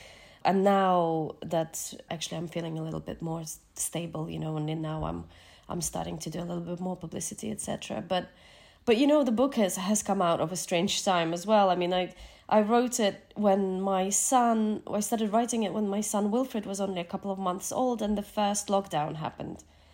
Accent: Kakhovka, Kherson Oblast, Ukraine; when I spoke to my dad's accountant who's staying in Kakhovka, in my hometown, which is occupied now, and they can't get out now.

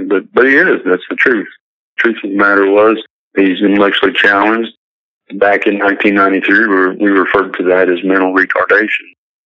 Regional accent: Perryville, United States; And a circuit judge who was from Perryville, my hometown, was on the bench that day

